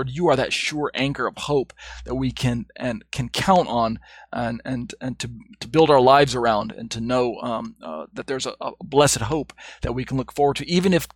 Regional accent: United States; moved away; I'm speaking primarily as an American, even though I don't live in America

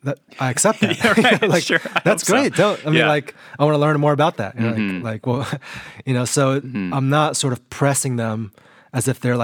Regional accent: Brazil; now in United States; You know, I had a lot of fun growing up in Brazil.

